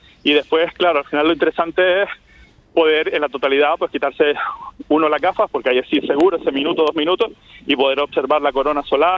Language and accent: Spanish; Canary Islands, Spain; también, por ejemplo, en Canarias, de donde soy yo.